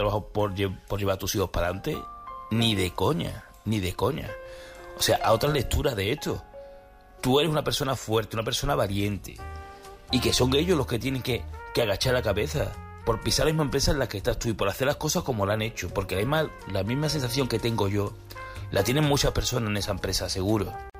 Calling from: Seville, Andalusia, Spain; A ver, llamo desde Sevilla para el tema de esta chica

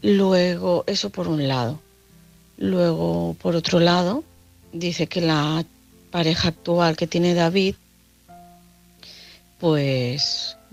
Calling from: Barcelona, Catalonia, Spain; de Barcelona, y también quería opinar

